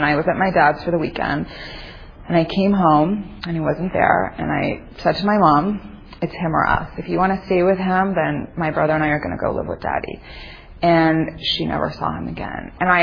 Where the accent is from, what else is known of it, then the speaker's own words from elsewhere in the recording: Toronto, Ontario, Canada; now in Los Angeles, United States; I'm from the East Coast, and from Toronto, actually, and I moved out here 2002.